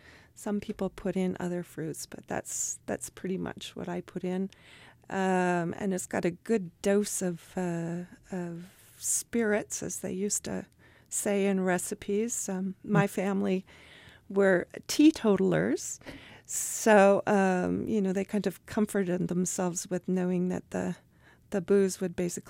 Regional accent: Alberta, Canada; I am Canadian. I grew up in Alberta. My family is English

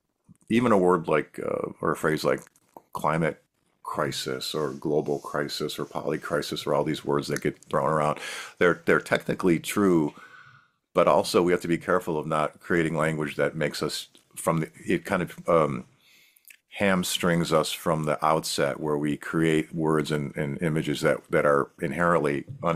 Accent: Buffalo, New York, United States; born or raised there

